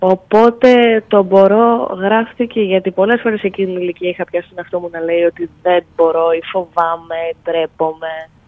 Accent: Brussels, Belgium; now in Athens, Greece; Έχω μεγαλώσει στις Βρυξέλλες, ήμουνα εκεί 11 χρόνια και τα τελευταία δύο έχω μετακομίσει στην Ελλάδα και μένω στην Αθήνα και σπουδάζω στο Εθνικό Δίο Αθηνών.

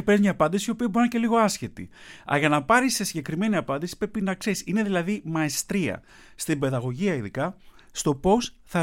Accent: Chios, North Aegean, Greece; Είμαι μισός. Μισός χιώτης, μισός Κωνσταντινοπολίτης, αλλά το επίθετο είναι χιώτικο

